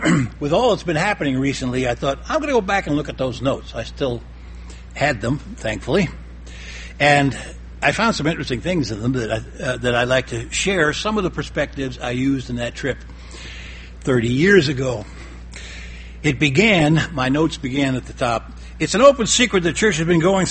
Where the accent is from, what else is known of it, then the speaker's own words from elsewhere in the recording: Cleveland, Ohio, United States; And since I am from Cleveland, I was asked to speak in Cleveland.